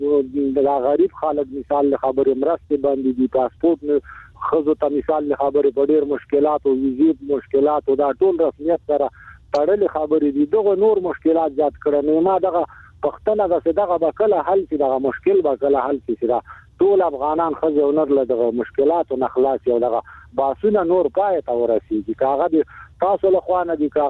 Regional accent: Afghanistan; زه افغان مهاجر يم

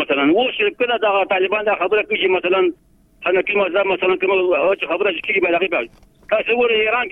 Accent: Afghanistan; born there; موږ په افغانستان کې پیدا شو

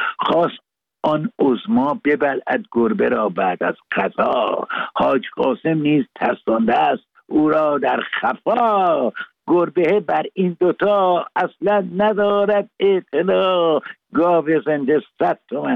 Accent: Iran; now in London, United Kingdom; ما ایرانی هستیم و ایرانی میمانیم.

